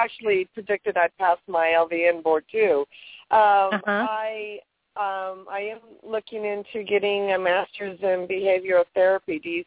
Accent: San Francisco, California, United States; I'm from San Francisco, so know it well.

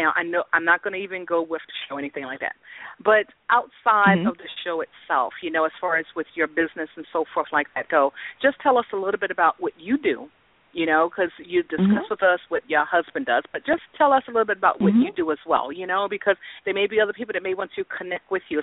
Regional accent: Frederick, Maryland, United States; I grew up in Frederick, Maryland.

